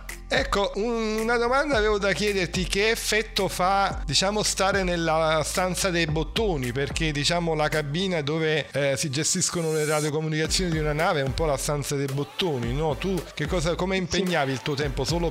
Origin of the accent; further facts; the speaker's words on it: Naples, Campania, Italy; io sono napoletano